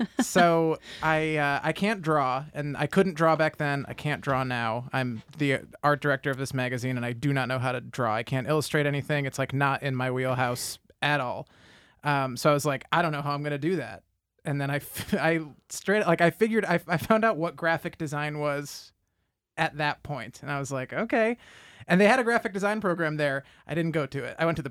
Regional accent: Rochester, New York, United States; So I was born and raised in Rochester, and I went to school at RIT.

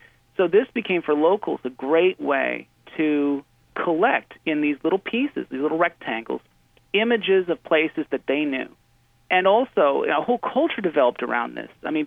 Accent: Peterborough, Ontario, Canada; I was in my hometown of Peterborough, Ontario, Canada

